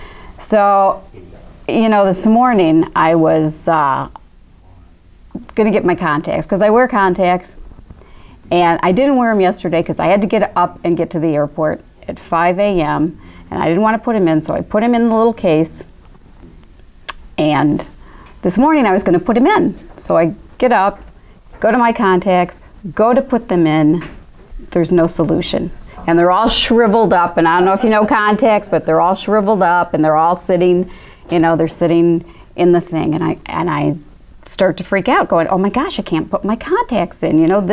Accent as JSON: {"language": "English", "town": "Chicago", "region": "Illinois", "country": "United States", "said": "But I'm originally from Chicago, so right now it's pretty cold back there."}